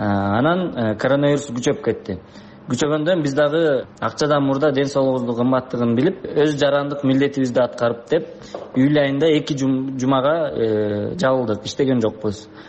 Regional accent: Karakol, Issyk-Kul Region, Kyrgyzstan; Анткени мен кичине кезимде жүргөндө Караколдо мындай жер жок эле.

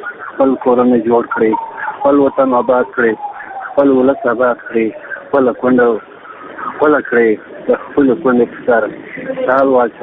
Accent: Afghanistan; زه د یو افغان په حیث د هر افغان دا هیله لرم

